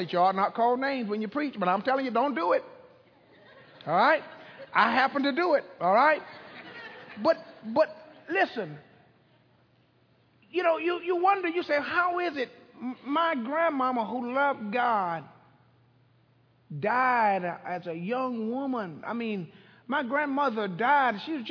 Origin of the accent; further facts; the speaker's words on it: Brunswick, Georgia, United States; I'm from Brunswick. We drive over on St. Simon's Island.